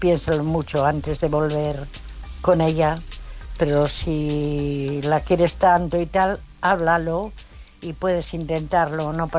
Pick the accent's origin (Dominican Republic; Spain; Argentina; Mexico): Spain; Asturias; soy de Asturias.